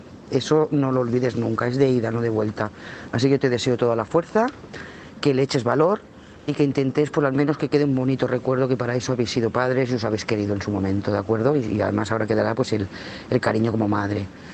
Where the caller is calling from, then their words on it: Lloret de Mar, Catalonia, Spain; de Lloret de Mar.